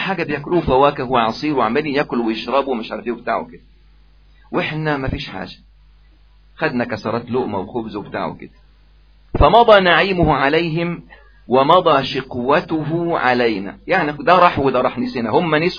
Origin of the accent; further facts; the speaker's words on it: Egypt; وذاك اكرش الكروش عندنا في مصر